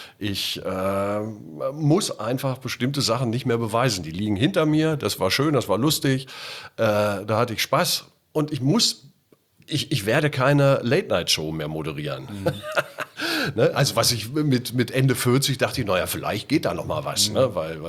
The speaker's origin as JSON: {"language": "German", "town": "Göttingen", "region": "Lower Saxony", "country": "Germany", "tie": "born or raised there", "said": "Ich bin ja groß geworden in Göttingen."}